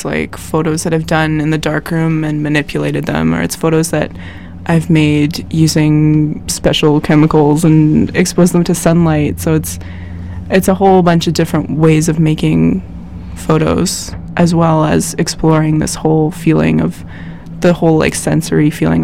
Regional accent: Kitimat, British Columbia, Canada; I'm from Kitimat, Northern BC, so I'm really pretty far away from my home.

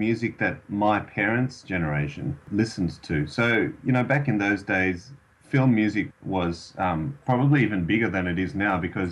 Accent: Australia; even though I grew up here in Australia

